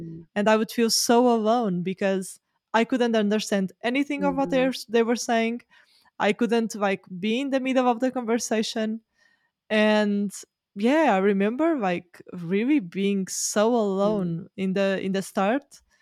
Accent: Portugal; English is a second language; moved away as an adult; also born or lived in Edinburgh / Geneva; so I remember when I moved from Portugal to Edinburgh, it was really hard.

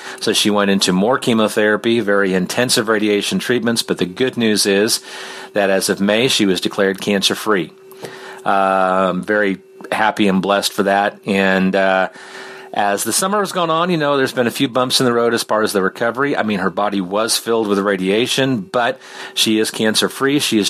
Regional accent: Wichita, Kansas, United States; now in Kansas City, United States; That's how I always used to call in. About a year and a half ago, my wife and I relocated and moved to Kansas City.

